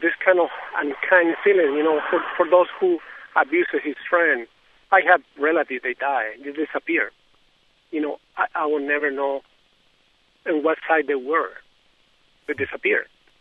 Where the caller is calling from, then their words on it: Virginia, United States; Hi, I'm calling from Virginia.